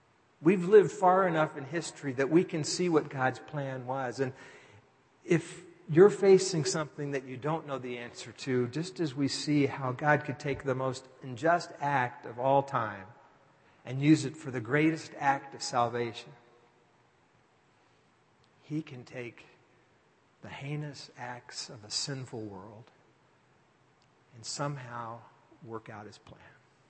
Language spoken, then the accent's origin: English; Texas, United States; There's that old country song that maybe you know, maybe you don't, because I grew up in Texas.